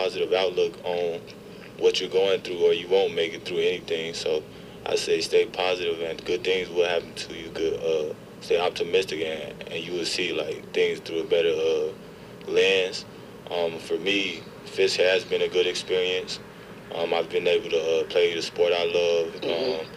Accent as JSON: {"language": "English", "town": "Jackson", "region": "Mississippi", "country": "United States", "said": "I'm from Jackson, Mississippi."}